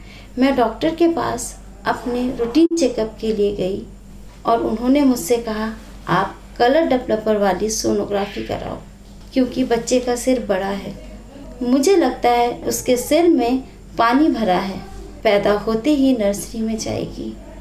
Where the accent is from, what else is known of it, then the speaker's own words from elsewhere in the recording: Ajmer, Rajasthan, India; और मैं अजमेर राजस्थान की रहने वाली हूँ।